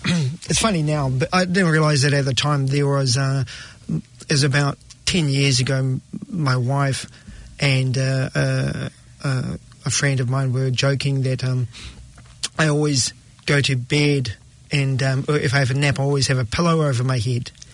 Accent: Auckland, New Zealand; growing up in South Auckland, with a mum who was an alcoholic. When I was born, my mum was 40, my dad was 50. So they were quite old as well.

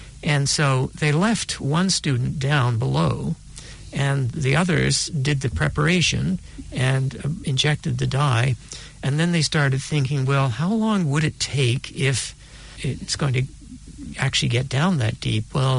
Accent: Canada; as a Canadian, I should be thinking metric

